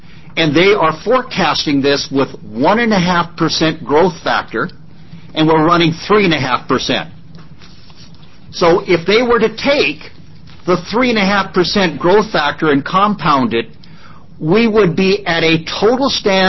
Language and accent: English; Portland, Oregon, United States; I come from North Portland. I was raised, went to Beach Grade School. Okay? I come out of an area, my father was a businessman, owned a big body shop in North Portland, Northwest Portland.